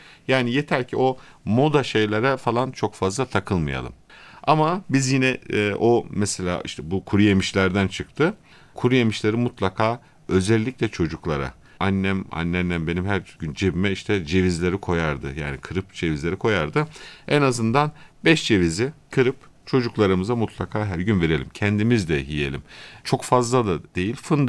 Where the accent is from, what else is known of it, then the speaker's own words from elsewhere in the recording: Kahramanmaraş, Turkey; Yani ben Maraşlıyım. Maraş'ta eskiden çok daha zeytin vardı mesela.